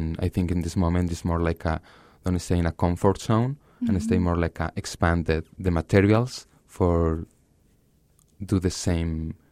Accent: Chihuahua, Mexico; English is a second language; now in Mexico City, Mexico; I'm from Chihuahua, and in fact, in this moment, I live in Mexico City

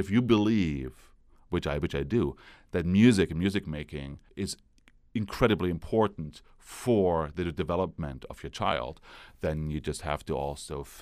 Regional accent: Germany; Well, I grew up in East Germany. The wall came down when I was 19 years old.

